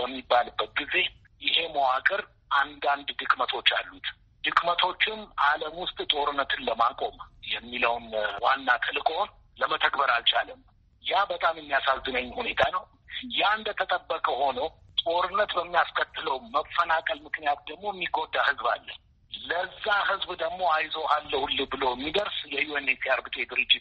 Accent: Addis Ababa, Ethiopia; እኔ ተወልጄ ያደኩት እዚሁ አዲስ አበባ ነው።

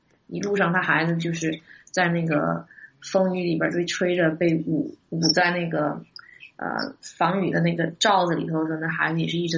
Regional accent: China; 有一些我们中国人的话就可能不知道怎么样的去得到

